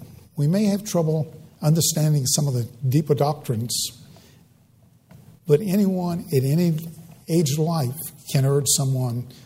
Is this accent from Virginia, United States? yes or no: yes; Culpeper, Virginia, United States; Compared to when I was growing up in Culpeper, and there were no really... evangelical churches, any that preach the Word of God.